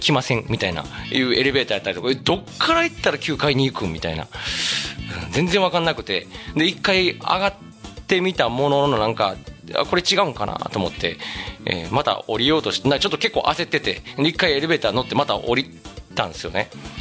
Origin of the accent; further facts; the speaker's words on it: Kobe, Hyogo, Japan; 大阪って言ってもやっぱ僕ね、もともと神戸出身だったんでね、そんなにめちゃくちゃ行くこともなく、地元でもないし